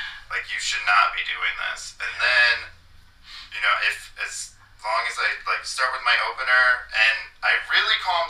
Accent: Chicago, Illinois, United States; now in Delaware, United States; I'm from Chicago.

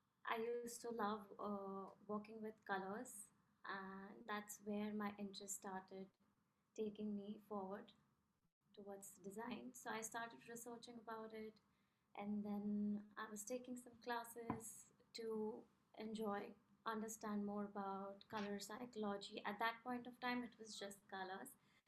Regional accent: India; now in New York, United States; So as you said … I'm originally from India. I'm currently based in New York.

